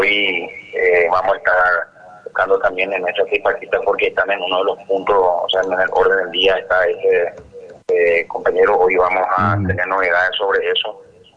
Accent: Paraguay; nosotros como sindicato, como paraguayos, estamos unidos a dos márgenes

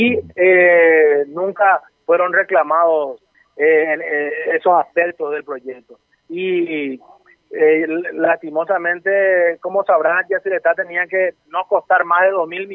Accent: Paraguay; como paraguayo

